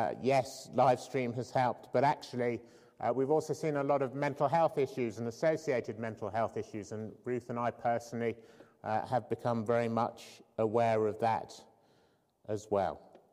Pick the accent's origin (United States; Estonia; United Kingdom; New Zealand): United Kingdom; I think there are two difficulties in terms of us as both British people and Christians in terms of dealing with this subject.